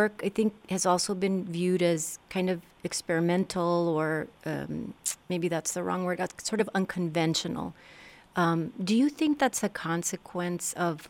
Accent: Laredo, Texas, United States; I'm from the border. I'm from Laredo, in Texas, and I have a border story, and a story about life there that's different from somebody from Nuevo Laredo, for instance.

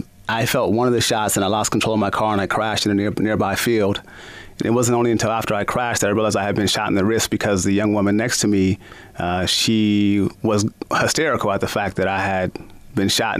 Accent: Tacoma, Washington, United States; Yes. Yeah. I grew up in Tacoma, Washington.

